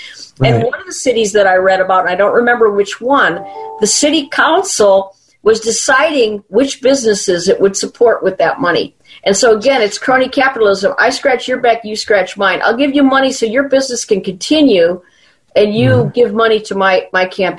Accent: Chicago, Illinois, United States; I was raised in Chicago with the big machine, you know, the Richard Daley machine.

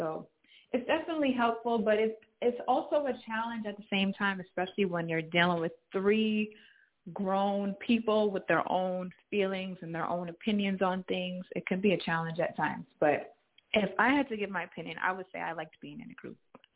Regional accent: New Jersey, United States; I am from Jersey.

